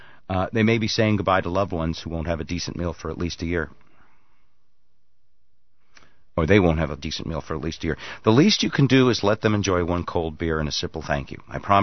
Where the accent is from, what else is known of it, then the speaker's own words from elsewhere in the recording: Texas, United States; I'm a Texas boy. I was raised to believe in America, and I was raised to believe that we should protect her.